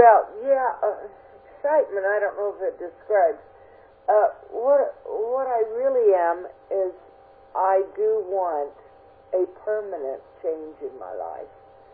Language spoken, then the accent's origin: English; Arizona, United States; I'll tell you, I grew up in Arizona.